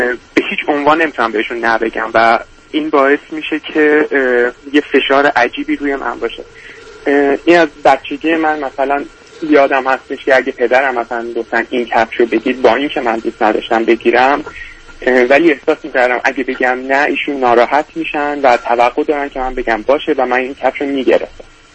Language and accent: Persian; Iran; now in Australia; حدود 3 سال هستش که از ایران مهاجرت کردم اومدم استرالیا